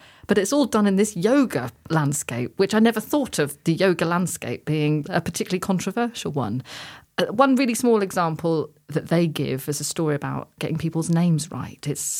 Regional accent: East of England, United Kingdom; We grew up in Norfolk, where our demographic is majority white.

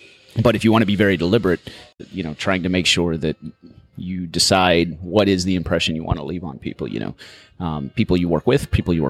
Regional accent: Dallas, Texas, United States; But yeah, we grew up in Dallas, Texas, and oldest of six kids.

